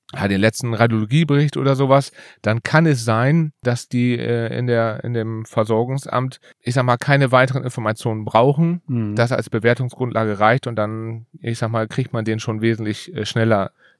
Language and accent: German; Lower Saxony, Germany; Ich bin Niedersachse.